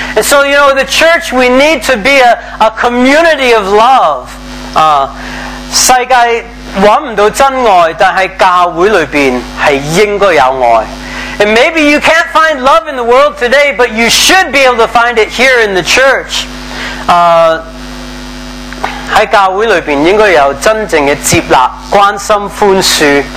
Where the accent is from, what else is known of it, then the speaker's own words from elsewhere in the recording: United States; I'm from the United States.